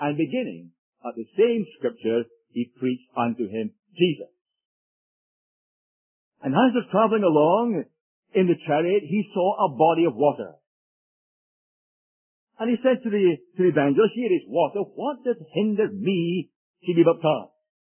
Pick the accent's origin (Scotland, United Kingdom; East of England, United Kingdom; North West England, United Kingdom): Scotland, United Kingdom; Edinburgh; our captain came from Glasgow, and I came from Edinburgh